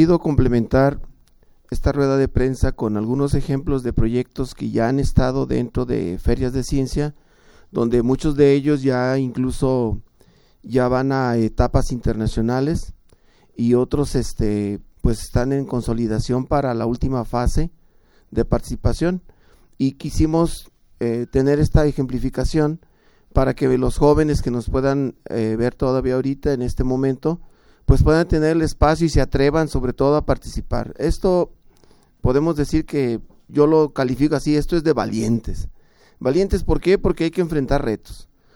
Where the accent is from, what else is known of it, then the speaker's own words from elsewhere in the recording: Jalisco, Mexico; somos grandes universitarios, somos grandes jaliscienses, pero sobre todo somos buenos mexicanos